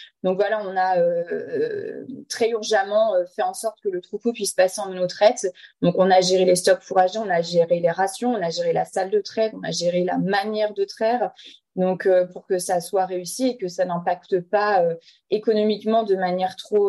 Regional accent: Brittany, France; donc je suis bretonne, j'ai 30 ans

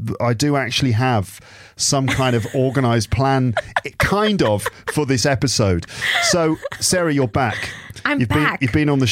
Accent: United Kingdom; I'm from the United Kingdom of Great Britain and Northern Ireland

